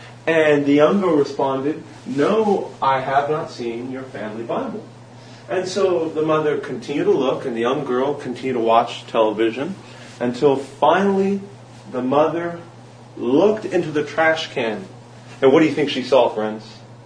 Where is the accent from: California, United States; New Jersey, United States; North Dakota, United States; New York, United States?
California, United States; I am from the United States of America, in particular, the state of California. I was born and raised there, and it's good to be here in the state of Queensland, Australia.